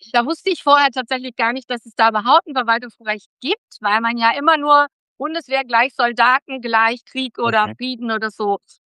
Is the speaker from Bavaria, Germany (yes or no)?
no; North Rhine-Westphalia, Germany; Ich komme ursprünglich aus NRW.